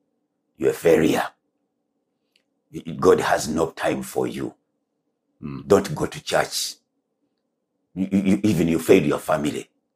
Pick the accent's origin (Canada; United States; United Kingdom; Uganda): Uganda; first language Luganda; English is a second language; There is, like, now I learned English, but I speak Luganda. When I speak Luganda, I don't even have to think about it.